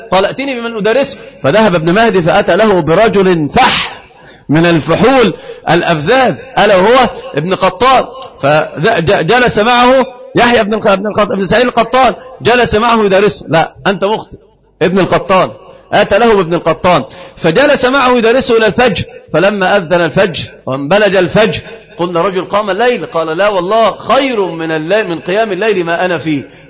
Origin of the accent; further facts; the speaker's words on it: Upper Egypt, Egypt; ترى عندنا في الصعيد البعيد إيش يقولون